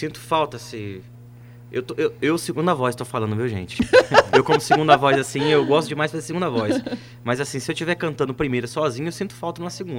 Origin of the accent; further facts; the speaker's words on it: Dinolândia, Brazil; Aí eu voltei pra minha cidade natal, que é Dinolândia.